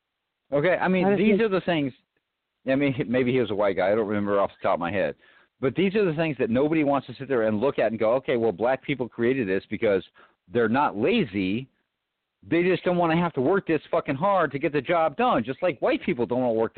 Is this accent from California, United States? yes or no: yes; California, United States; now in Virginia, United States; In my view, again, I came from California. I now live in Virginia.